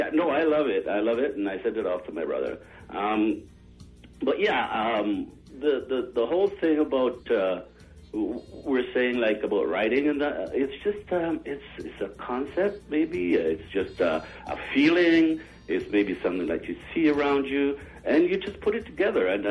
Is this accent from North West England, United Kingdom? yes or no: no; London, United Kingdom; I grew up in London, England.